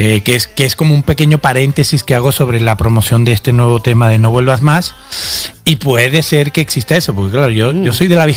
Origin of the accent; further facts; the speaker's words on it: Venezuela; born there; como yo nací en Venezuela, yo también traigo los ritmos latinos.